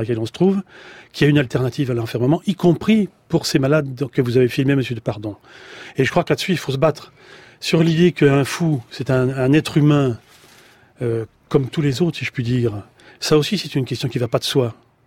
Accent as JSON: {"language": "French", "town": "Le Havre", "region": "Normandy", "country": "France", "said": "la même chose chez moi au Havre"}